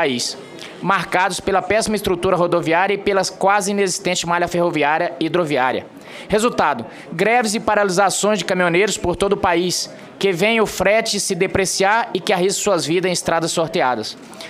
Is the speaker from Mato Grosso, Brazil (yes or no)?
yes; Mato Grosso, Brazil; também sou do estado do Mato Grosso e estamos aqui representando as angústias ali daquele estado.